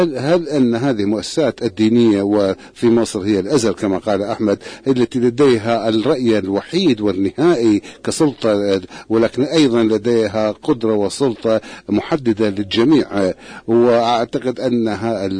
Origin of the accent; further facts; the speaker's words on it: United Kingdom; أنا كبريطاني قد لا أتعاطف مع الوثائق الدستورية